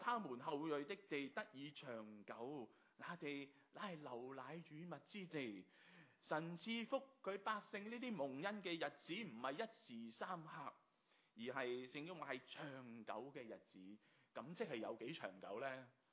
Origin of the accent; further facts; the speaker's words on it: China; 所以我们中国人是有句说话